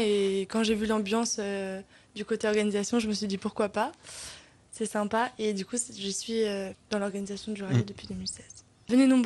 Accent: Mélèze-du-Maine, Pays de la Loire, France; Et personnellement, je suis originaire de Mélèze-du-Maine, donc c'est pas très loin d'Entrammes, donc j'ai toujours entendu parler du rallye. Et ma famille étant d'Entrammes

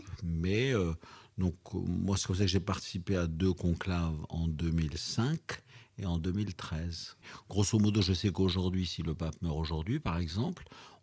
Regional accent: Morocco; born there; D'abord, je suis né au Maroc.

